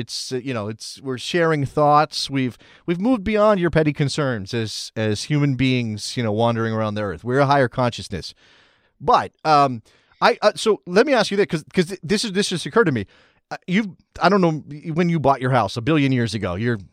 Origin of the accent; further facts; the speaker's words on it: Sacramento, California, United States; I mean, again, I'm from Sacramento, California, so we at least have that going for us.